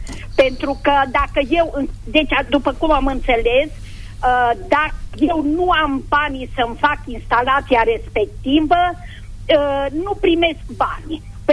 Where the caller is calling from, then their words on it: Sântana, Arad County, Romania; din Sântana.